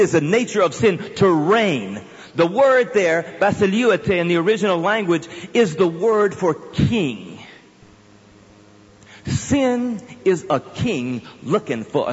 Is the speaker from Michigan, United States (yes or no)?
no; Houston, Texas, United States; I'm from Texas, all right? My folk are from southern Louisiana. But I grew up in Houston on the Texas Gulf Coast, and one of the things I like to do was fish.